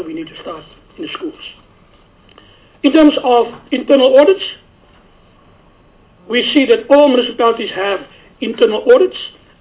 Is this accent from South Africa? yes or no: yes; Eastern Cape, South Africa; I grew up in the Eastern Cape in a place called Gavenet. Echavu.